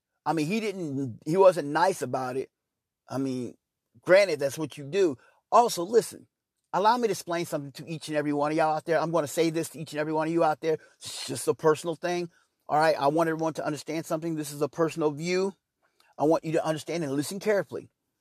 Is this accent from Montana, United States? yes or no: no; Kansas City, Missouri, United States; I'm from Kansas City. It's the city of fountains, the birthplace of jazz